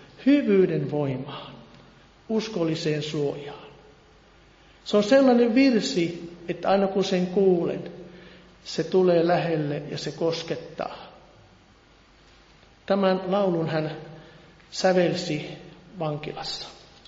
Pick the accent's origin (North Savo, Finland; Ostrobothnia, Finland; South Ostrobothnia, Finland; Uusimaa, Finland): North Savo, Finland; Varkaus; moved away as an adult; now in Lahti, Finland; olin siellä Varkaudessa, olen siis Varkaudesta kotoisin, ja herra lähetti noin 30 vuotta sitten tämmöiseen savolaisen tänne Lahteen.